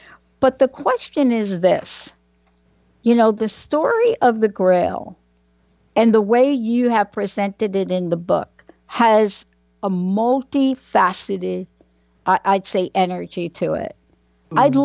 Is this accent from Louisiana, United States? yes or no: no; Bronx, New York, United States; born or raised there